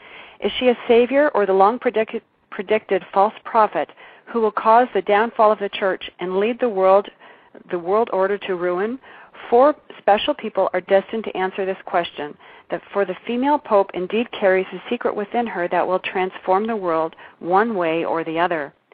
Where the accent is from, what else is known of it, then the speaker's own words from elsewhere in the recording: Canada; and we're recording live here from Toronto, Ontario. I'm a Canadian gal